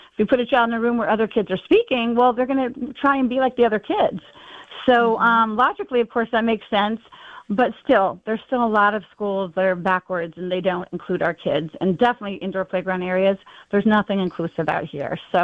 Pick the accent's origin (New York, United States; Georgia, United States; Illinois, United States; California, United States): California, United States; Los Angeles; So I am from Los Angeles, California area.